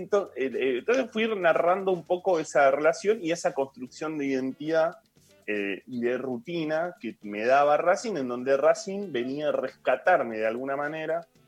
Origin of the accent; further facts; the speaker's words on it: Caseros, Buenos Aires Province, Argentina; yo crecí, nací en Caseros, pero muy cerquita de José Ingenieros, donde estaba la cancha